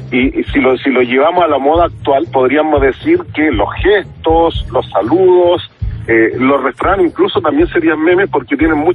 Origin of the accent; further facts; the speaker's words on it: Chile; porque pucha que somos rápidos los chilenos con los memes